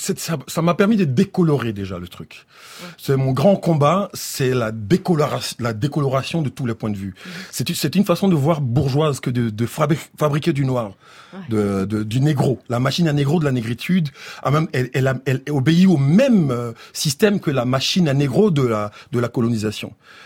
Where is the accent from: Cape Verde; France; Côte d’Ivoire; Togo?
Côte d’Ivoire; moved away; De la même façon que moi-même, de façon personnelle, il y a 15 ans, j'ai quitté la Côte d'Ivoire en me disant, bon écoutez, je vais aller voir ailleurs si cet ailleurs là est meilleur.